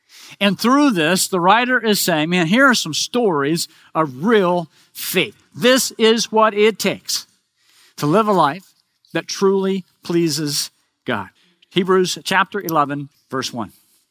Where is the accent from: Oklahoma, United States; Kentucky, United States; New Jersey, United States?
Oklahoma, United States; So growing up in Oklahoma, I had a lot of opportunity to travel on dirt roads. We had a lot of dirt roads in our little rural town.